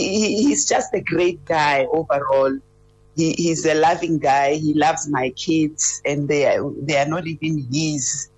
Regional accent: Alexandria, Gauteng, South Africa; I grew up in Alexandria, so, you know, they call it Gomorrah. That's a very, it's a place where I grew up, the survival of the fittest there. I know how to be a young person growing in a township without, you know, without resources.

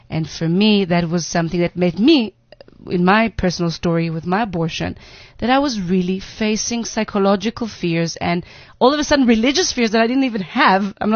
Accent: Israel; English is a second language; I was raised in Israel and I didn't get enough.

